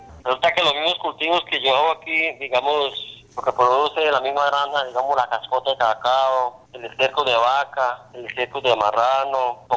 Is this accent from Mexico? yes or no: no; Guaviare, Colombia; me despido aquí en mi vereda de Cerritos, municipio de Retorno, departamento del Guaviare. Mi vida de trayectoria que llevo aquí hace lo que tengo, 43 años, desde que nací aquí en el Guaviare.